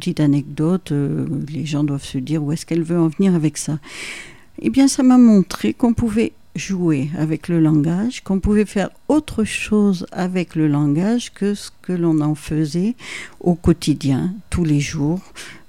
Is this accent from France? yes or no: yes; Arles, Provence-Alpes-Côte d'Azur, France; born there; Disons que je ne suis pas née en tout cas à Clermont, je suis née en Arles